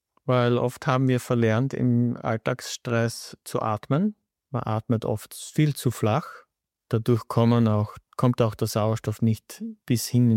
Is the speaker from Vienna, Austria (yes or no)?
no; Styria, Austria; Ja, zumindest bei uns in der Steiermark ist es schon so ein bisschen.